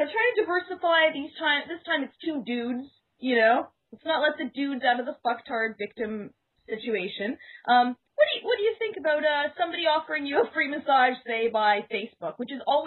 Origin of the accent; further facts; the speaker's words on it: Canada; This is making it harder for me to understand as a Canadian.